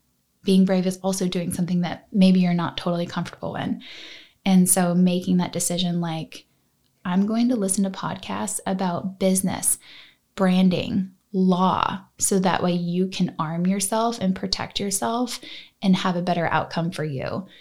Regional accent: Boston, Massachusetts, United States; I'm swearing. I'm from Boston. It just happens.

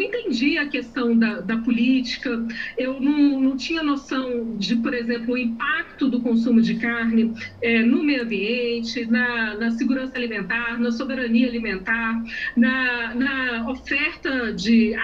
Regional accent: Carajás, Pará, Brazil; a nossa infância, eu morei em Carajás, no Pará, a gente não tinha cão e gato, era no meio da floresta

